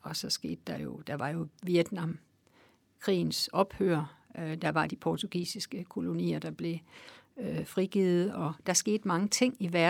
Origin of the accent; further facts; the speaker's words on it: Aalborg, North Denmark Region, Denmark; Jeg kommer fra Aalborg.